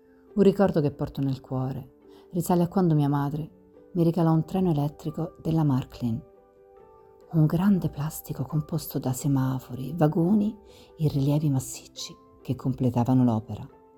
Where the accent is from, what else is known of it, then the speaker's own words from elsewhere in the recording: Verona, Veneto, Italy; born there; sono nato a Verona il 17 febbraio del 1946. Terzo di quattro figli